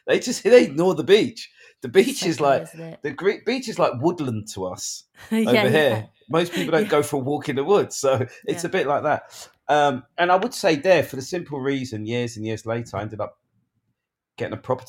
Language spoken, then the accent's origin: English; England, United Kingdom; Because I didn't have one relative growing up in England. No aunties, no uncles, no cousins.